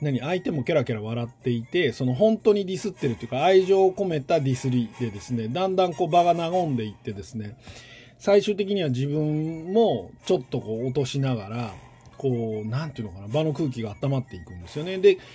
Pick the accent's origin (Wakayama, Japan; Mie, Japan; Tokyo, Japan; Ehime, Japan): Tokyo, Japan; now in Kansai, Japan; 東京帰ったら関西弁って言われるし、関東に住あの普段は関西に住んでるので標準語っぽく聞こえるだろうしと思うと